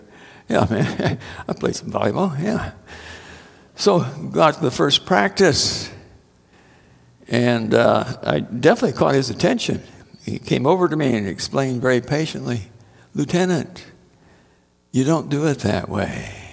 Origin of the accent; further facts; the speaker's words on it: Webster City, Iowa, United States; my grandparents put us on the train in Webster City, Iowa, which is my hometown.